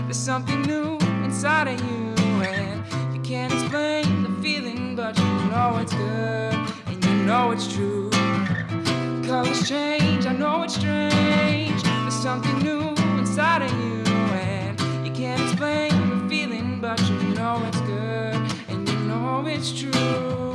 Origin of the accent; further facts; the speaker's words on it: Miami, Florida, United States; I'm more of a rain kind of guy. I'm from Miami, so the rain to me is like, I like to stand there and enjoy it.